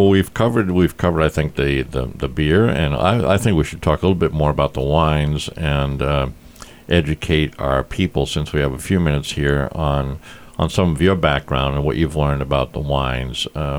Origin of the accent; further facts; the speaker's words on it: Rhode Island, United States; A lot of people ask me from different parts of the country when they find out I'm from Rhode Island, they say, oh, lobster.